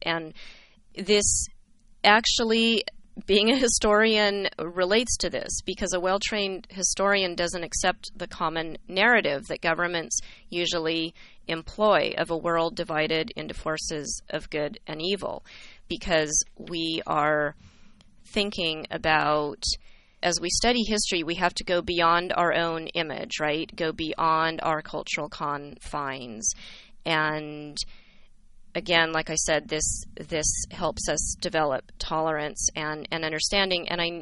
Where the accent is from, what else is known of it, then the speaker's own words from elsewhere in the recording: California, United States; I feel very removed from that growing up in California.